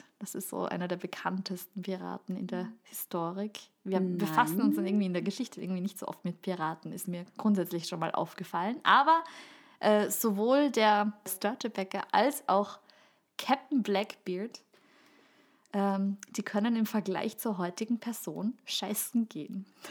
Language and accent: German; Salzkammergut, Austria; Bei uns in Salzkammer gut werden.